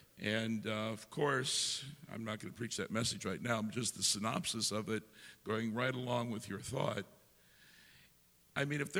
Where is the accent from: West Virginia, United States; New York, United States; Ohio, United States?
Ohio, United States; I'm originally from Ohio.